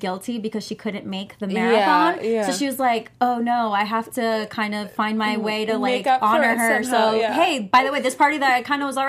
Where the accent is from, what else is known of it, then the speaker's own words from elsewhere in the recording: New York, United States; I'm from New York, and I can attest to that.